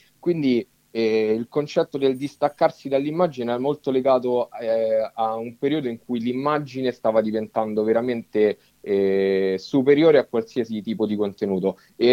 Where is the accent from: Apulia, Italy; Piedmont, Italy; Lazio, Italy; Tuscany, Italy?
Lazio, Italy; Rome; accent: Roman; vengo da Roma.